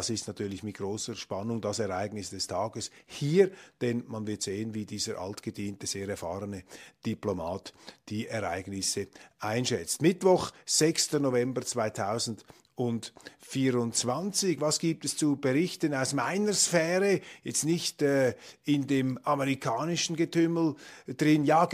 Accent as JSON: {"language": "German", "country": "Switzerland", "said": "Ich meine, das muss man als Schweizer zur Kenntnis nehmen."}